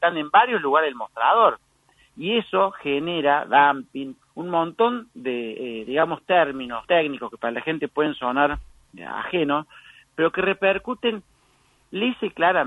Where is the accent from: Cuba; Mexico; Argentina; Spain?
Argentina; Córdoba; incluso no le gusta mucho a mis amigos de Buenos Aires, yo soy de Córdoba